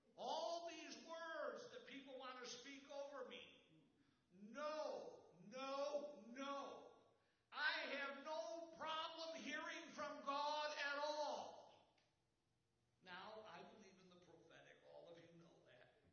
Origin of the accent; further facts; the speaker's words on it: Utica, New York, United States; also born or lived in Iowa; I moved from Iowa back to Utica, New York. In a little town where I grew up